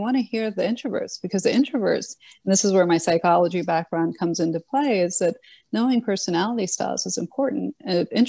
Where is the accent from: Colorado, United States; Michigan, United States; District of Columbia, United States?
District of Columbia, United States; Washington; I grew up in Washington, D.C., so I'm used to all different colors, all different backgrounds, all different languages, all different races.